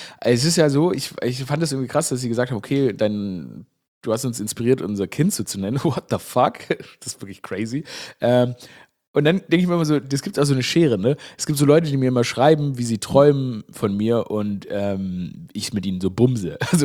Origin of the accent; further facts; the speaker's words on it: Stuttgart, Baden-Württemberg, Germany; Und ich komme ja, ich meine, aus Stuttgart, die Schwaben, die sagen Aurel.